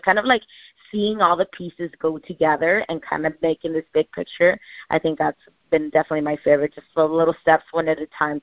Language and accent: English; Mexico; English is a second language; feel like my Mexican heritage plays a big part of who I am. I'm very proud of being a Latina, especially being a bilingual. I mean, I grew up in Mexico, English is my second language.